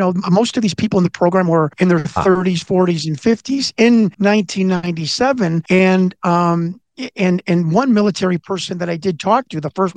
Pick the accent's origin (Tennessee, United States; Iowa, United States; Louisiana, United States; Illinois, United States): Illinois, United States; Chicago; I lived in Chicago. I grew up on Chicago 70s TV, which, you know, made us, me and my friends, all crazy.